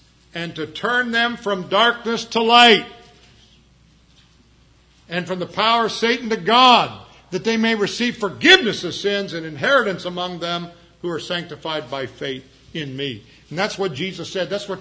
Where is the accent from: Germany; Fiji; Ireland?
Ireland; I'm Irish, I can say that.